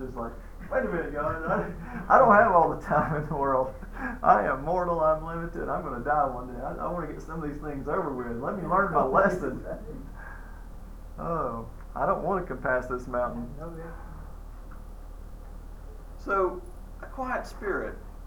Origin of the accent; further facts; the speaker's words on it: United States; I'm an American too. I understand that.